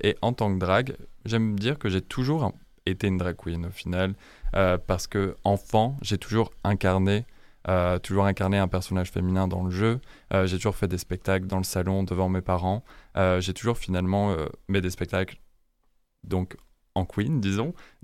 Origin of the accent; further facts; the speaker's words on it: France; je suis français, mais aussi portugais.